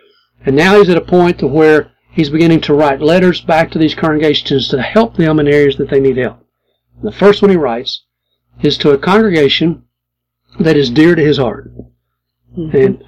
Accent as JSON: {"language": "English", "region": "Kentucky", "country": "United States", "tie": "born or raised there", "also_born_or_lived": "Indiana", "said": "I'm a Kentuckian at heart. Now, I was born in Indiana. Don't tell anybody that. So I guess I was born a Hoosier, but immediately I was translated. I was translated back into God's country."}